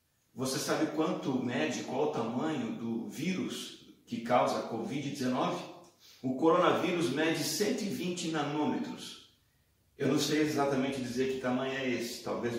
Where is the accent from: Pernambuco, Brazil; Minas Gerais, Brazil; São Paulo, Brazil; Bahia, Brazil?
São Paulo, Brazil; born there; sou brasileiro, nascido em São Paulo.